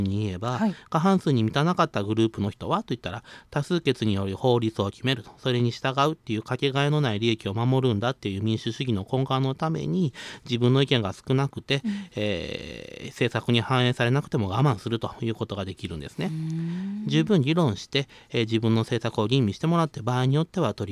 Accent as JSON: {"language": "Japanese", "region": "Kansai", "country": "Japan", "said": "で私は関西人だから大阪勝たせたいと思うと"}